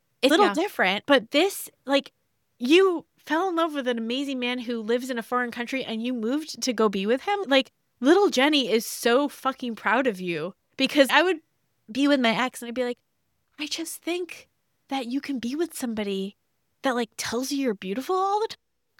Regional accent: New York, United States; I grew up on Long Island. I went to NYU. I moved back to Long Island to my mom's house. I moved to Queens.

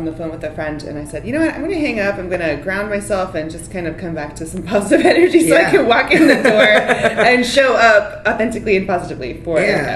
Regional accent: Pittsburgh, Pennsylvania, United States; now in Texas, United States; Well, I'm from Pittsburgh and they say yins, and that's just no one's trying to say that, so I've never said that, but I have adapted the y'all mentality.

